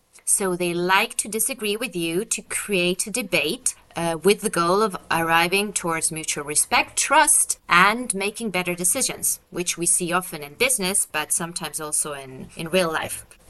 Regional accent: Estonia; now in France; I'm from Estonia.

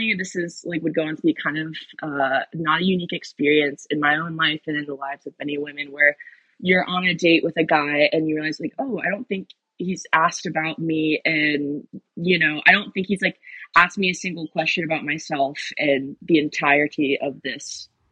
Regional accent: Midwest, United States; So again, I'm a Midwesterner

